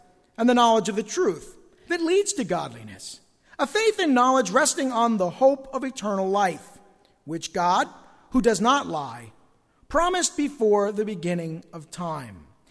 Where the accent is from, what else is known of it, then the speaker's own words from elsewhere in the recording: East Rutherford, New Jersey, United States; I'm from New Jersey. I was born in this city, believe it or not, when Beth Israel Hospital was still in Passaic.